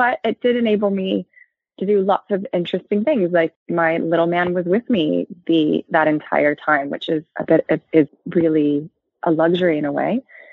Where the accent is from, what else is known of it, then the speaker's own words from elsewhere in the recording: Pacific Northwest, United States; So I grew up in the Pacific Northwest, reasonably a green sort of a place to grow up and environmentally conscious.